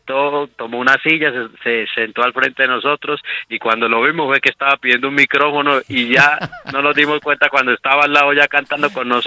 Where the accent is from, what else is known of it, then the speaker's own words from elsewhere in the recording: Antioquia, Colombia; Yo soy de Urabá, de Urabá antioqueño, y llegué a Medellín con la ilusión de trascender un poco en la música